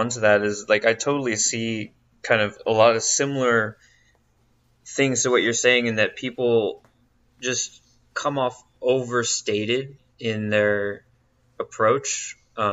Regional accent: Oregon, United States

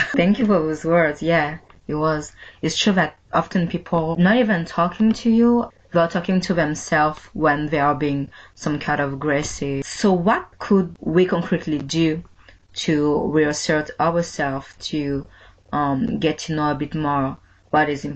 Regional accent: France; also born or lived in Mali; when I was growing up, I had in France, so I'm originally from Mali, and I left my country as a child.

